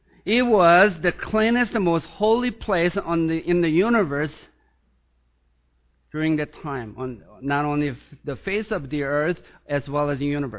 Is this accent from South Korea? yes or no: yes; Seoul, South Korea; As I was growing up in Seoul, South Korea, I used to go to the hospital a lot.